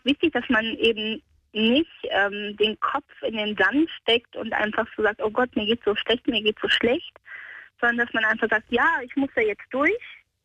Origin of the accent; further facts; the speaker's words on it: Cologne, North Rhine-Westphalia, Germany; Ich komme ja gebürtig aus Köln, ich bin eine echte Kölsche Mädchen.